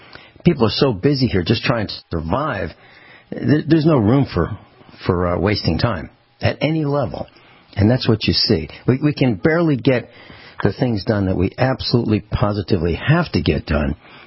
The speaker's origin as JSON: {"language": "English", "region": "Virginia", "country": "United States", "said": "We came from Virginia, and we traveled around the country."}